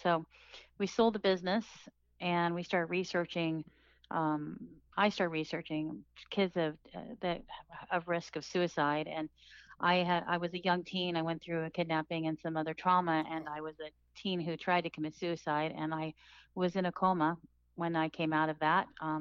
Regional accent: Midwest, United States; born there; also born or lived in California; I was born in the Midwest. I lived in California majority of my time, and then I've been traveling.

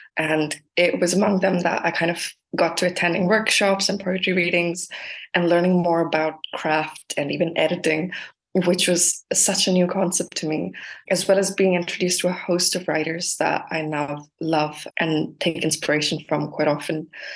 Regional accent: Saudi Arabia; also born or lived in India; now in United Kingdom; I'd moved around. I grew up in Saudi Arabia, then lived in India for 2 years before then moving to England.

